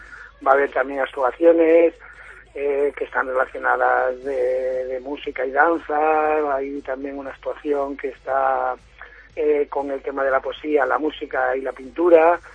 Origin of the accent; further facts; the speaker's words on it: San Esteban del Valle, Castile and León, Spain; Yo soy escultor y vivo en San Esteban, sí, del Valle, y tengo mi taller. Soy de San Esteban del Valle y tengo mi taller en San Esteban del Valle